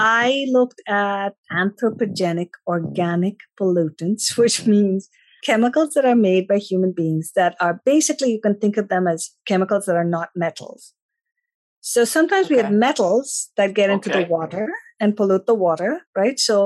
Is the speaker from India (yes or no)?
yes; India; So when I was growing up, I grew up in India